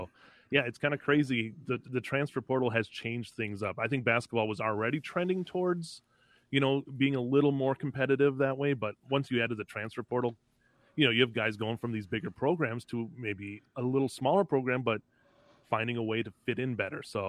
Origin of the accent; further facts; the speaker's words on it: Green Bay, Wisconsin, United States; it's maybe because I'm from Green Bay and … from Green Bay